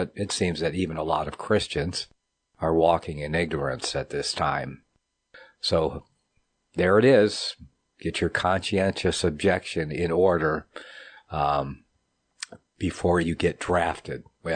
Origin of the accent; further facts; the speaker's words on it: United States; And I am an American. I was born on the land.